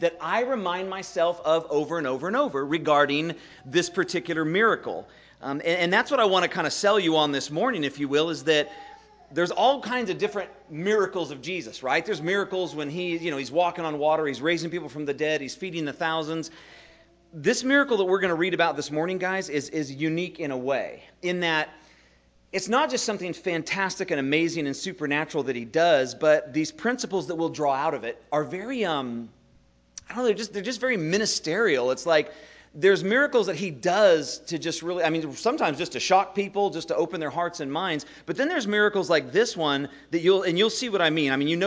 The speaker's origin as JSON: {"language": "English", "town": "Placerville", "region": "California", "country": "United States", "tie": "born or raised there", "said": "I grew up in Placerville, California, which is only about an hour away from there, and I grew up in the church"}